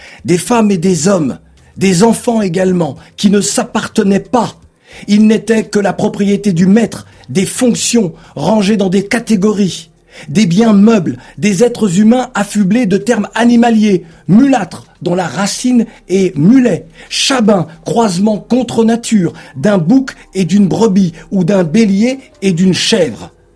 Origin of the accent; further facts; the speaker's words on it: Bondy, Île-de-France, France; ça m'a fait mal au cœur lorsque j'ai vu que ma cité de Bondy avait été rasée.